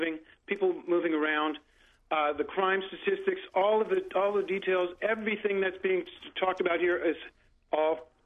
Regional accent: New York City, New York, United States; I'm from Manhattan, from New York City.

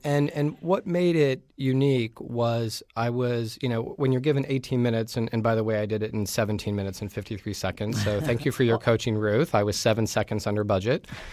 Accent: Youngstown, Ohio, United States; As a young kid growing up in Youngstown and coming from a family of union workers, I was just a lover of cities

